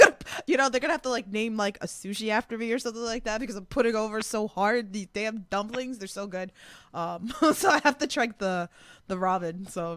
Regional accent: Queens, New York, United States; I mean, I'm a New Yorker too. You know, like, I'm from Queens.

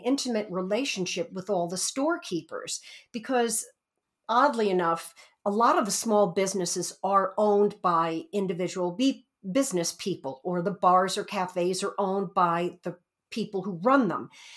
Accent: New York, United States; also born or lived in Westchester; but you got to remember, I'm a Bronx girl. I was born in the Bronx, partially raised in the Bronx, and then Westchester. So from a New York City person, to me, it's a village.

